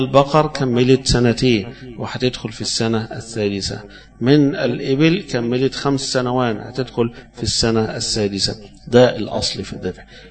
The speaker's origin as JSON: {"language": "Arabic", "town": "Alexandria", "region": "Alexandria Governorate", "country": "Egypt", "said": "يعني في بلد زي عندنا في اسكندرية مثلا مش متعودين ناكل لحم الجمال،"}